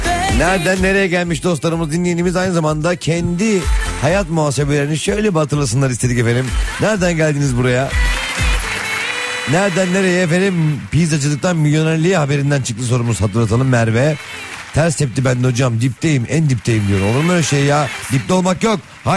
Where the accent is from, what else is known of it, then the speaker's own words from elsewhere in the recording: Istanbul, Turkey; Bizi çünkü İstanbul'da doğduk büyüdük ama annemizin babamızın memleketine götürdüler, o güzel toprakları gezdirdiler. Rahmetli anneciğim Reşadiye, babam Niksarlı, ömrüne bereket babacığım.